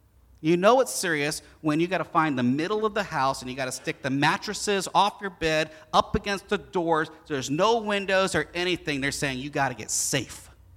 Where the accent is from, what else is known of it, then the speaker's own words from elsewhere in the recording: Florida, United States; I grew up in Florida. In Florida, you get some really nasty thunderstorms and occasional hurricane.